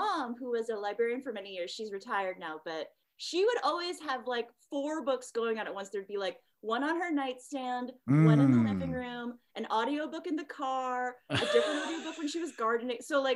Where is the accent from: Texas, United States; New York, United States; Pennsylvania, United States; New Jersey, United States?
New Jersey, United States; I grew up in New Jersey. So we have some nice museums near us where I grew up.